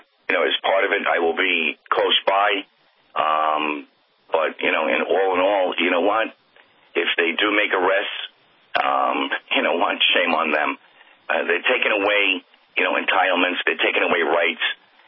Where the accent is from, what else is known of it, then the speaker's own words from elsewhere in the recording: United States; listen, I'm an American, and I believe in protecting this country.